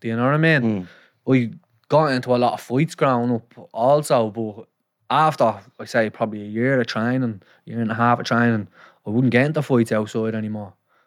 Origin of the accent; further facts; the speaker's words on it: Dublin, Leinster, Ireland; I'm from Liberty House, small little flats in Railway Street.